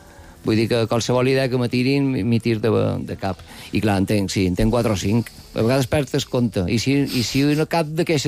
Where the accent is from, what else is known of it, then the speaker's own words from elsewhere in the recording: Palma, Balearic Islands, Spain; also born or lived in Ariany / Sineu; now in Santa Maria, Spain; Perquè jo som d'allà, jo som de Pere Garau.